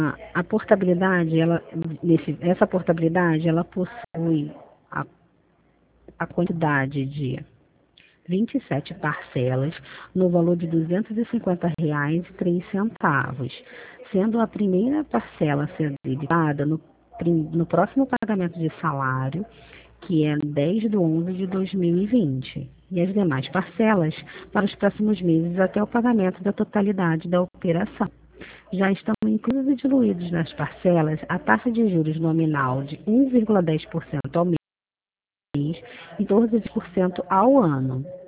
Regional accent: Rio de Janeiro, Brazil; Eu sou aqui do Rio, tá?

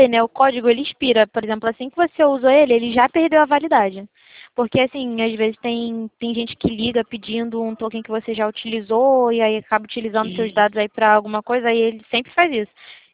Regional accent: Rio de Janeiro, Brazil; eu sou do Rio de Janeiro.

